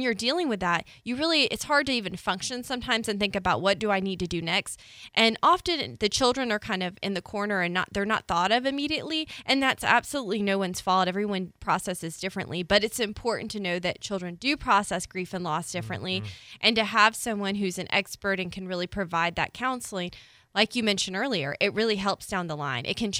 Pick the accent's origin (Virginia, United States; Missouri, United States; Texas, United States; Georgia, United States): Georgia, United States; Atlanta; I grew up in Atlanta, great community as well